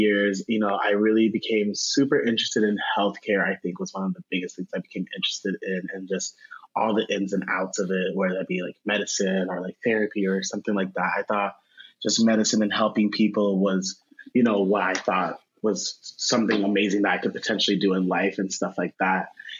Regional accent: Coon Rapids, Minnesota, United States; So similar to Jess, I was born and raised in Minnesota. My parents are immigrants from a country in West Africa called Liberia.

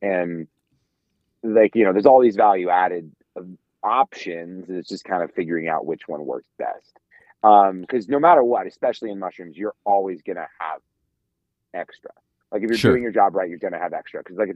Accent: Florida, United States; Cause like even growing up in Florida, it's like we have the vomiters that grow out of our grass down there.

